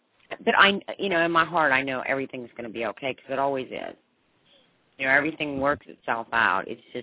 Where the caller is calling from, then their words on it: Pennsylvania, United States; I'm calling from Pennsylvania.